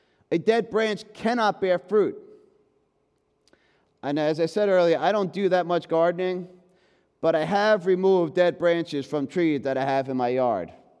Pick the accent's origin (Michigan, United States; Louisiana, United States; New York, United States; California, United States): New York, United States; Long Island; I grew up on Long Island, so I'm not too familiar with the agricultural process of grafting.